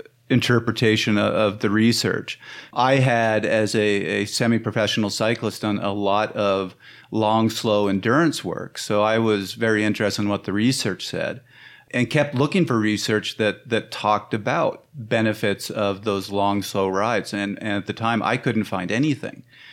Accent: Canada; I'm Canadian.

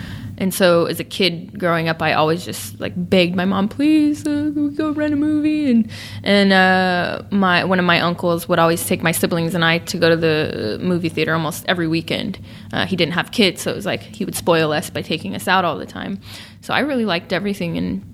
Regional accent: Sacramento, California, United States; born or raised there

